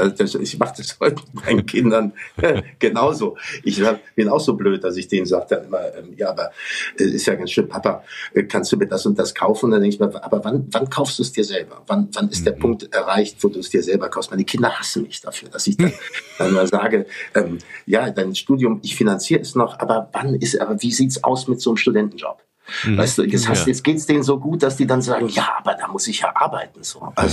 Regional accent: Hamburg, Germany; moved away; ich habe mal ein Jahr in Hamburg gewohnt und bevor ich weg bin, ich bin aus Hamburg, dann bin ich aus Deutschland weg.

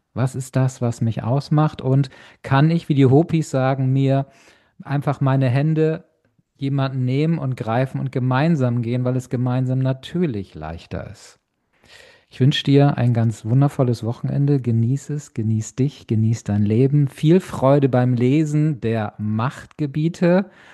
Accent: Germany; moved away; dabei lebe ich schon lange nicht mehr in Deutschland, aber ich nehme es trotzdem, weil ich ja Deutschland bin, Deutscher bin.

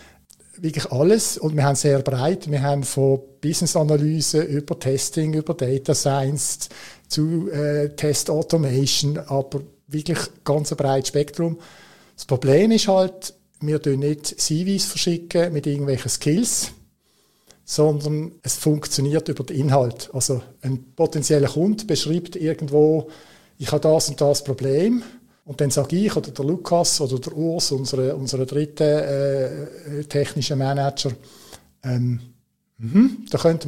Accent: Switzerland; Und dann schaust du so als Schweizer am Boden

